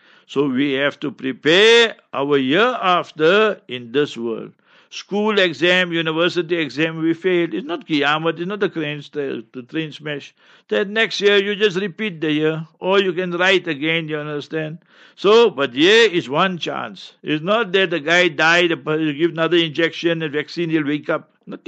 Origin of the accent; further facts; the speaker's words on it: South Africa; I don't know if you'll know all these things, because I grew up in African township.